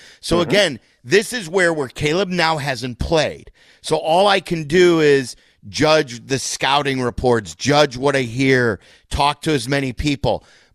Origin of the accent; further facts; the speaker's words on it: Chicago, Illinois, United States; We were just talking about, you know, being a Chicagoan.